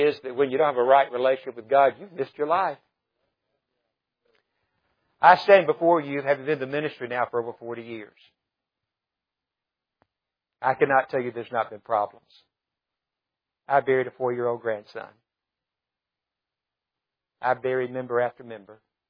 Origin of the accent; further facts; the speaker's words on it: Mobile, Alabama, United States; I'm actually from Mobile, Alabama. Not that that ought to impress you any, but that's really where I'm from.